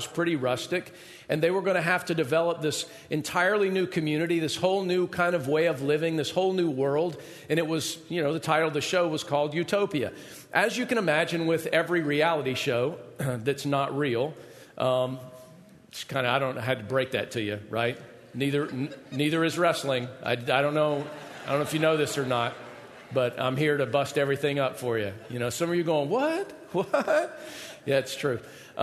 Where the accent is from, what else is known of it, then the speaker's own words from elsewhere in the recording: Georgia, United States; neighborhood that I grew up in Georgia, where my parents still live, same house that I grew up in, is near some woods